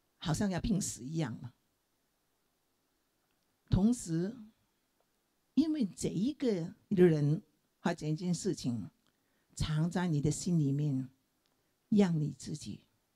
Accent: China; 我们中国人有句话，生不如死，生不如死。

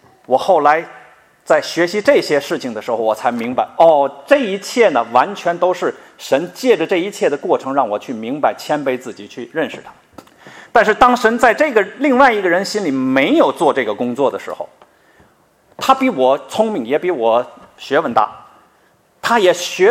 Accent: Tianjin, China; 我们都是在大陆受的教育，从小就告诉我们没有神，人怎么进化出来？我是天津人

